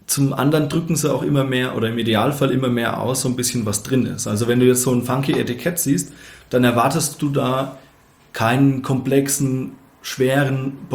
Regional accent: Bavaria, Germany; now in Munich, Germany; Also ich komme eben aus dem Dorf, aus der fränkischen Weingegend

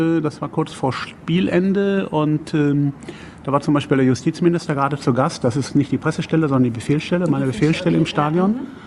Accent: Gelsenkirchen, North Rhine-Westphalia, Germany; born there; Schönen Gruß aus Schalke. Ich bin nämlich in Gelsenkirchen geboren.

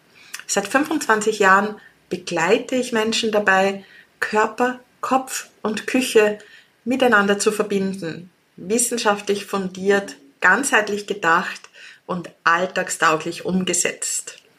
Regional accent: Upper Austria, Austria; aus meiner alten Heimat, aus Oberösterreich

